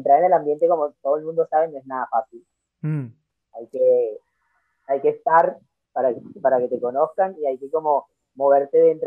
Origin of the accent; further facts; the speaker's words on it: Venezuela; moved away; Yo soy de Venezuela y sí. Estoy acá desde hace 10 años ya.